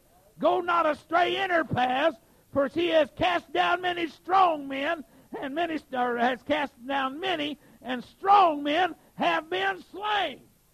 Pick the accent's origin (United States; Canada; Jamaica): United States; Oklahoma; I said, "I'm from Oklahoma. We don't pull no punches. Hit me."